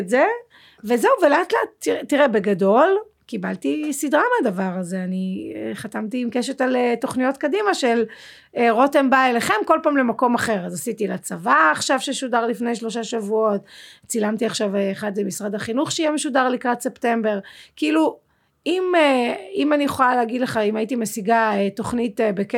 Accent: Tel Aviv, Tel Aviv District, Israel; הילדות שלי הייתה מאוד מאוד מאושרת, אני גדלתי בתל אביב עם אמא שלי

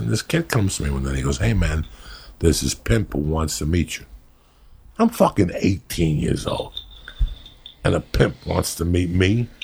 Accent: North Bergen, New Jersey, United States; It's North Bergen. The paperwork will disappear. The evidence will disappear. It's my hometown.

